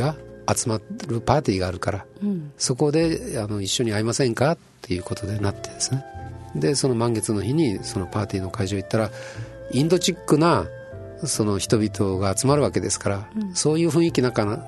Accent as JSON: {"language": "Japanese", "region": "Kyushu", "country": "Japan", "lives_now": "Tokyo, Japan", "said": "あの時はその九州から来てますってご挨拶したんですけど、もう東京で働くようになって1ヶ月ぐらい経って"}